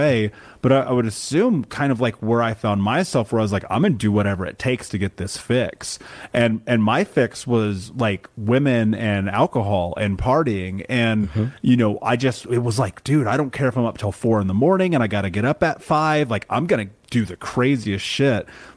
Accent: Indiana, United States; growing up in the Midwest, living in Indiana, like struggling to survive

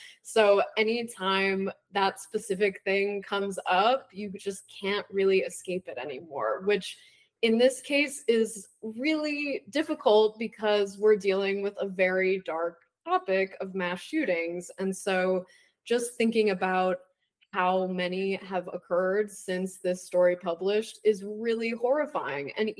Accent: Kansas City, Missouri, United States; And I'm also from Kansas City

